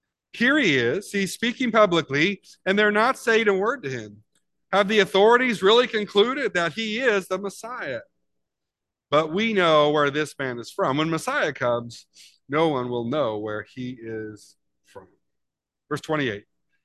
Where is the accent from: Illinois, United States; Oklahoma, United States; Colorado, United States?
Illinois, United States; Decatur; What good could come from Centralia, right? Where I was from Decatur. Is not necessarily, it's kind of the stinky town.